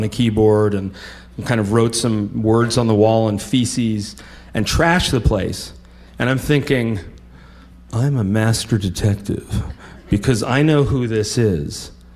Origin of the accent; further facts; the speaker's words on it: Vermont, United States; I guess because we're both from Vermont and it'll be a nice trip.